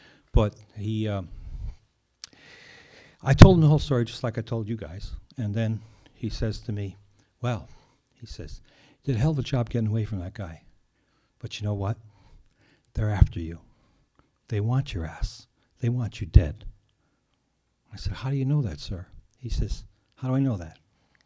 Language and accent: English; Philadelphia, Pennsylvania, United States; born there; although I was born in Philly